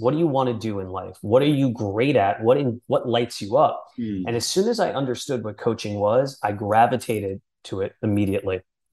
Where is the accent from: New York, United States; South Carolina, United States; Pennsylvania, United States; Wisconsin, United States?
New York, United States; New York City; and I grew up in New York City. So bumping into people is just kind of it's an everyday occurrence.